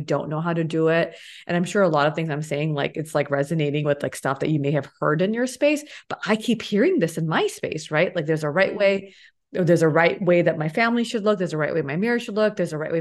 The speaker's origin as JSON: {"language": "English", "country": "United States", "tie": "born or raised there", "said": "a lot of my clients are like me, they're born and brought up in the United States, you know?"}